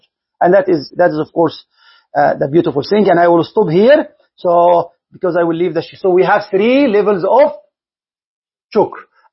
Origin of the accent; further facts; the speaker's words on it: Egypt; نحن عندنا في مصر نقول الكلام ده